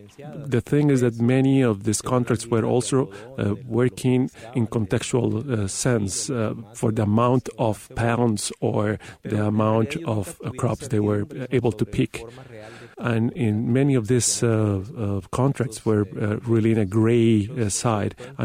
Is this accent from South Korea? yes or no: no; Loreto, Mexico; now in United States; I'm from Loreto. And we were really famous because we were really good harvesting cotton. Many people from my region came to the United States because we were famous for our work.